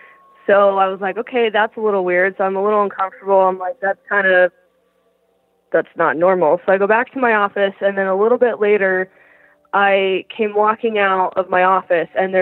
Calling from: Salt Lake City, Utah, United States; I'm calling from Salt Lake City, Utah.

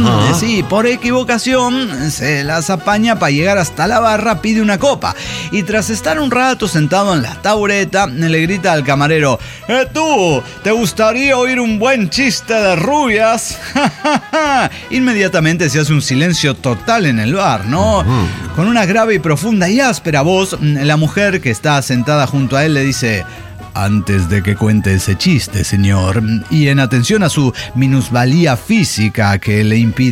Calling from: Chihuahua, Mexico; de Chihuahua.

